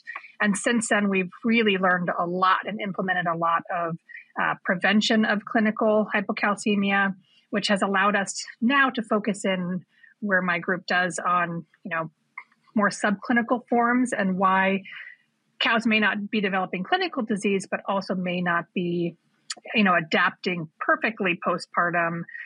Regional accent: Anchorage, Alaska, United States; I grew up in Anchorage, Alaska, so I grew up a long way away from agriculture.

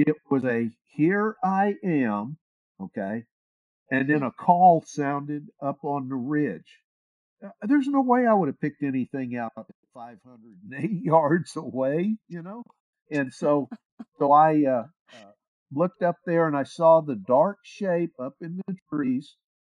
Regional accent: West Coast, United States; Well, look, I grew up out on the West Coast hunting, fishing, camping in some prime Bigfoot area

